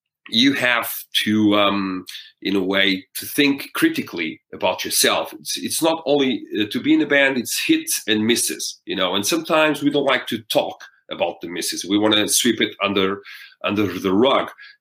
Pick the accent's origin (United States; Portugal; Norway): Portugal; I mean, we're from Portugal. We don't have any, you know, rock and roll bands that are famous worldwide.